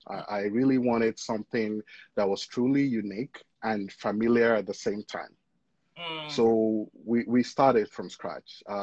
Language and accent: English; Nigeria; now in Canada; I'm a Nigerian Canadian.